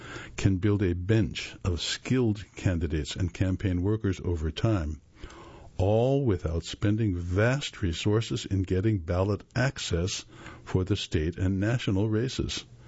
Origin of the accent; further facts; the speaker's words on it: Durham, North Carolina, United States; activists have tried to start a Green Party chapter in my hometown of Durham.